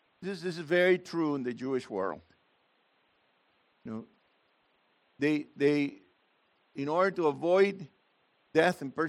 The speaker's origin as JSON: {"language": "English", "country": "Puerto Rico", "said": "I'm from Puerto Rico. Puerto Rico was discovered in the second voyage of Christopher Columbus. It's a tiny little island, a speck of an island, only 100 miles wide and 100 miles long, 35 wide, a little rectangle, so to speak, of an island."}